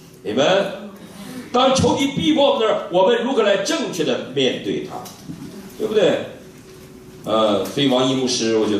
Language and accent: Chinese; China; 那我们中国人比较灵活，说不信了